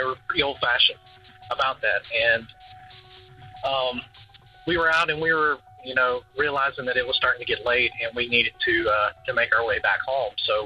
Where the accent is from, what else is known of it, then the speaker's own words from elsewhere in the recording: Virginia, United States; I'm from Virginia.